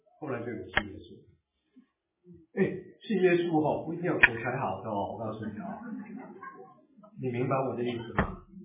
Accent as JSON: {"language": "Chinese", "region": "Guangdong", "country": "China", "second_language": "Chinese", "said": "我是广东人啊，我13岁哦才开始学讲普通话哈。"}